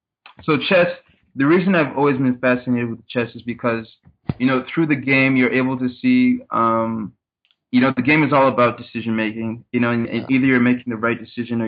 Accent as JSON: {"language": "English", "country": "Netherlands", "tie": "born or raised there", "said": "during my time growing up in the Netherlands"}